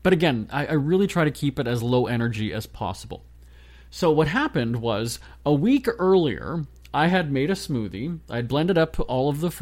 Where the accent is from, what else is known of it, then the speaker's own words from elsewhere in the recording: Manitoba, Canada; my area code from Manitoba, where I grew up in Canada